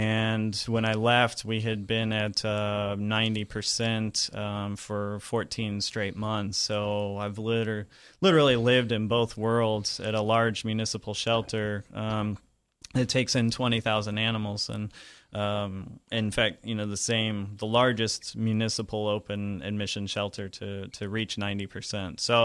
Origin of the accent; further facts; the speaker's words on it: Riverview, Florida, United States; Growing up in Riverview, I'd never been to the county shelter, and out in the country, people didn't really call animal control